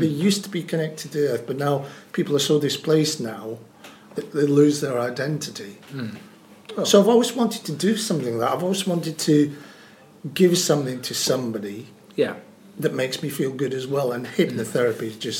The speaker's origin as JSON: {"language": "English", "region": "Scotland", "country": "United Kingdom", "said": "because my, you know, being Scottish myself, my grandmother, she was into, you know, like all alternative things"}